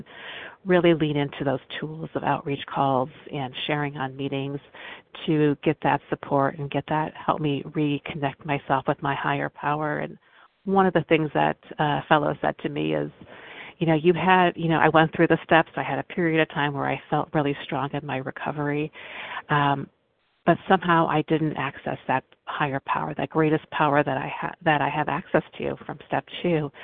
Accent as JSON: {"language": "English", "region": "Midwest", "country": "United States", "said": "And in our house, here in California, it's not that cold. I'm from the Midwest."}